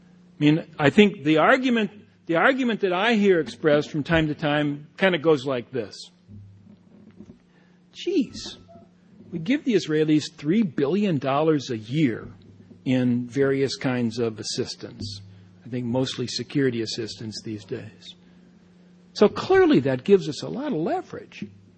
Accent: United States

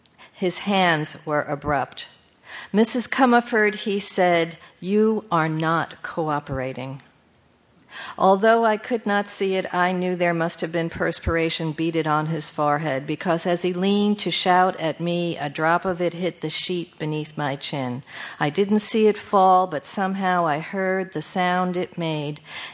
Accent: New York, United States; When I was growing up on Long Island, I believed that in order to be a grandparent, you had to have an accent.

